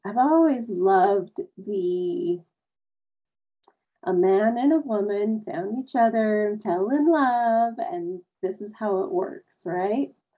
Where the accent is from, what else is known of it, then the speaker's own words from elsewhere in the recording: Utah, United States; I'm from Utah.